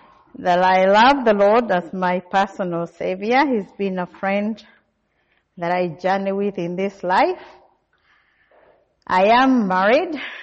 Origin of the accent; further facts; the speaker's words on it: Kenya; now in Australia; Allow me if my accent sounds a bit different. I come from Kenya. I migrated here. It will be 14 years this July, and I love being in Australia.